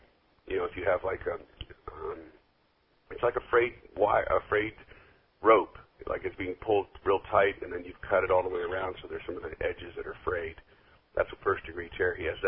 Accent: Florida, United States; also born or lived in Tennessee / Texas; I mean, I grew up in Florida, and then I was in Tennessee and Texas

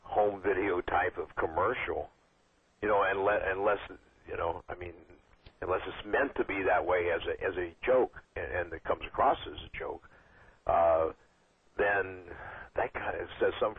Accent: Cincinnati, Ohio, United States; if I have the Cincinnati Reds here in my hometown

